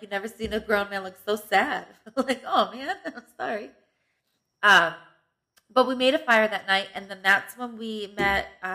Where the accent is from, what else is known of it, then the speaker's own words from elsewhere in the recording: Vermont, United States; We're from Vermont.